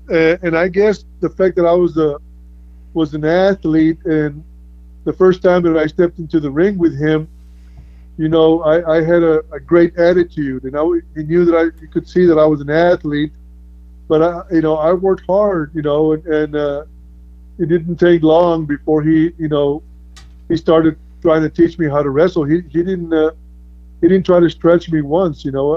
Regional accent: Mission, Texas, United States; Well, no, because, you know, I'm from Mission, Texas, and wrestling, I believe, used to come on either at 11 or 12

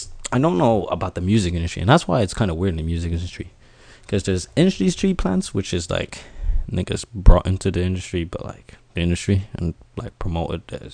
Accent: Ireland; especially being a black guy. Born and raised in Ireland.

